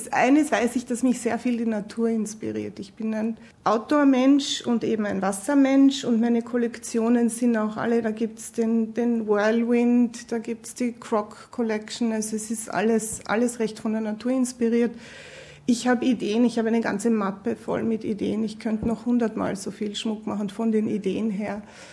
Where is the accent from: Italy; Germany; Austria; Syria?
Austria; Carinthia; also born or lived in New York / Vienna; Ich bin in Kärnten geboren, am wunderschönen Wörthersee. Bin dort auch aufgewachsen, bin in Ferlach in die Schule gegangen, ganz klassische Goldschmiedeausbildung in Ferlach. Und habe dann in New York studiert, an der Parsons School of Design New York. Bin dann nach Wien übersiedelt